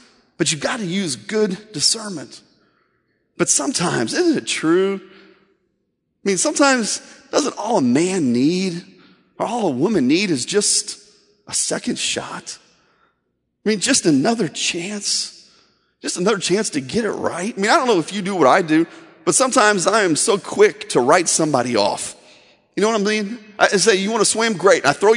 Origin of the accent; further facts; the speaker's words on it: Indiana, United States; Now, growing up in Indiana, I played a lot of basketball growing up.